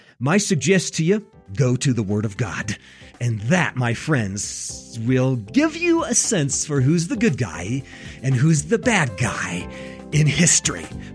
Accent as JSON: {"language": "English", "region": "Oregon", "country": "United States", "tie": "born or raised there", "said": "Aaron, you've got a family, and I think you're up in Northwest Oregon. By the way, that's my home state."}